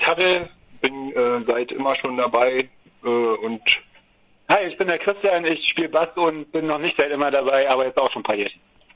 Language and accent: German; Berlin, Germany; wir kommen aus Berlin. Unterschiedlichste Bezirke. Ich wohne im Wedding.